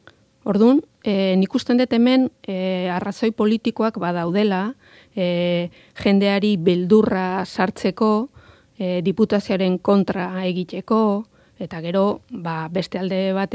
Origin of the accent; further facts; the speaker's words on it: Ibarra, Basque Country, Spain; ni Ibarrakoa naiz. Eta asko ezautzen dut Tolosa.